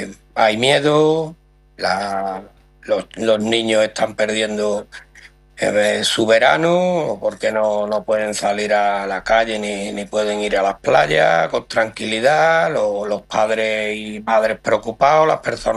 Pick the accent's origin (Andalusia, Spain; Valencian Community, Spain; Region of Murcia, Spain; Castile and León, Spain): Andalusia, Spain; Gerena; soy de Gerena. Me considero muy de Gerena y sevillano.